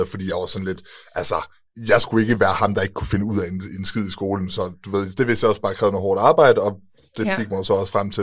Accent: Kolding, Region of Southern Denmark, Denmark; Jamen, jeg er født og opvokset i Kolding.

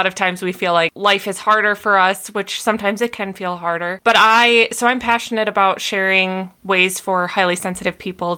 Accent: Minnesota, United States; moved away as an adult; now in California, United States; So anyway, when I was 22, I moved from Minnesota to California.

